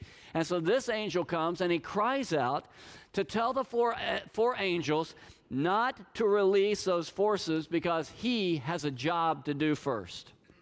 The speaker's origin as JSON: {"language": "English", "region": "Oklahoma", "country": "United States", "tie": "born or raised there", "said": "I mean, Kathy and I grew up in Oklahoma."}